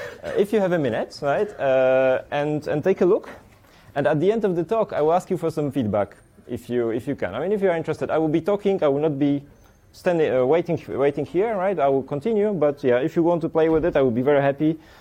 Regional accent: Poland; now in Paris, France; I live in Paris. I'm from Poland.

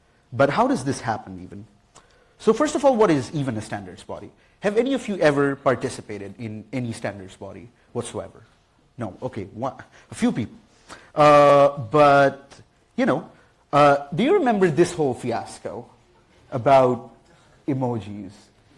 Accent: New Delhi, Delhi, India; now in A Coruña, Spain; I am from India, from New Delhi, and I live in A Coruña in Spain.

